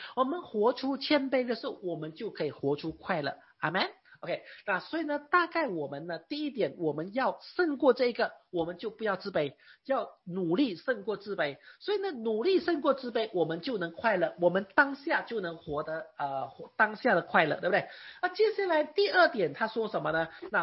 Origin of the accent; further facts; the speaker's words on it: Malaysia; 我是在马来西亚长大的嘛，我们主要学的是学马来文啊，那我们在学院跟大学主要学的是学英文啊，所以我们中文呢在我们学校只是一本书是中文而已